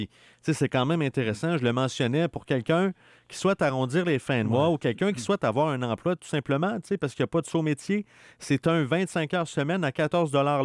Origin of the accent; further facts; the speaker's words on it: Lac-à-la-Tortue, Quebec, Canada; dans le secteur où j'ai grandi, lac à la Tortue